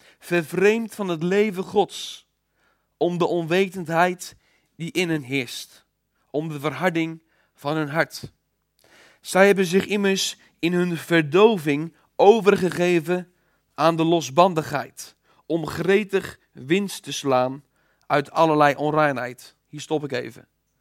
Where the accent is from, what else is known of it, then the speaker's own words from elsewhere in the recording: Bunschoten-Spakenburg, Utrecht, Netherlands; Ik was toen 14 jaar. En u weet, ik kom uit Bunschoten-Spakenburg.